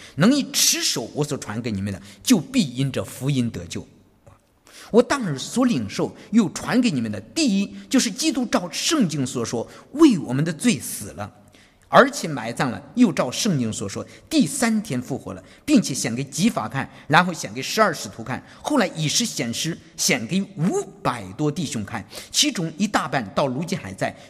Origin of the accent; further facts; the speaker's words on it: China; 不只是我们中国人不信，外国人也不信。